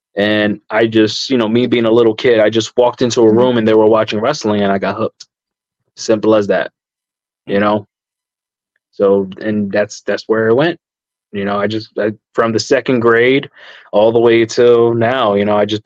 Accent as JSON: {"language": "English", "town": "New York City", "region": "New York", "country": "United States", "said": "I never really thought much about my heritage growing up because I'm from New York, you know, the Bronx."}